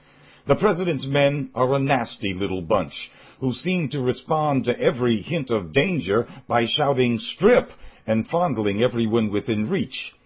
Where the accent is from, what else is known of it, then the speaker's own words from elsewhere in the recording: Jersey City, New Jersey, United States; My hometown neighborhood is a designated drug zone, like every black neighborhood in Jersey City, New Jersey